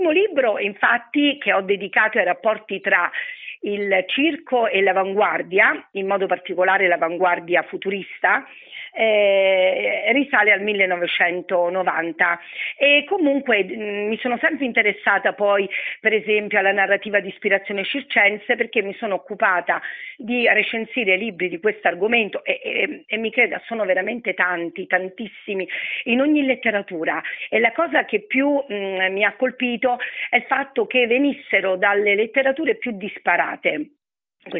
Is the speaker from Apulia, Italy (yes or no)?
no; Segni, Lazio, Italy; born there; accent: Roman; io sono nata a Segni, che è una cittadina molto antica, come noi amiamo dire, Segni è più antica di Roma